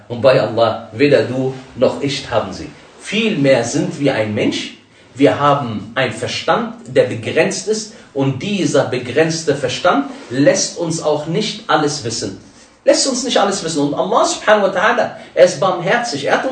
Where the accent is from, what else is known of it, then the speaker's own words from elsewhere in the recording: Togo; weil das meine Heimat ist. Togo.